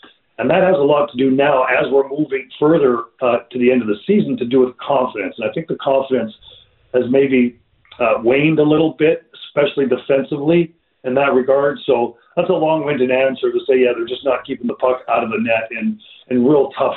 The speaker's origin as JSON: {"language": "English", "town": "Edmonton", "region": "Alberta", "country": "Canada", "said": "I'm from Edmonton, so I was there in the city when it went down"}